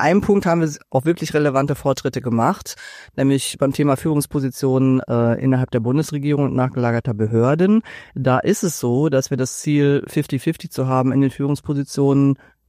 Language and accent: German; Berlin, Germany; Ich als Berlinerin hatte auch schon in diesem Jahr einen Winterwahlkampf